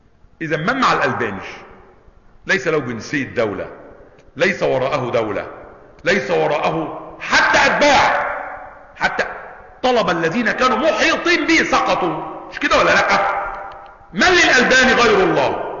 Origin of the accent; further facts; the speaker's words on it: Egypt; احنا مصريين